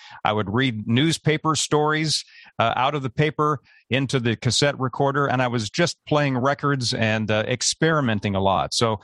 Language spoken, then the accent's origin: English; Seattle, Washington, United States; also born or lived in New York State; I grew up mostly in Seattle. When I was a young tot, we were in New York State, but moved out to the West Coast. And I did most of my growing up in the Seattle, Washington area.